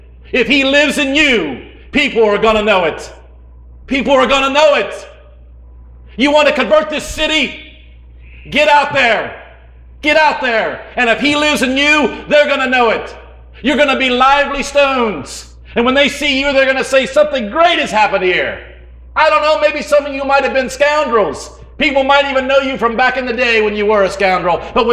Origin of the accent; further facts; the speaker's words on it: Ohio, United States; And I grew up around Captina Creek. And we had a beautiful creek because it was right below the coal mine.